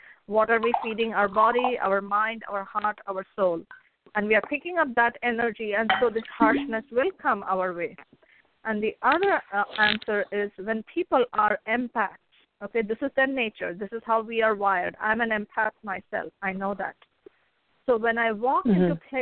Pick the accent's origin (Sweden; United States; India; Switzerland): India; I come from India.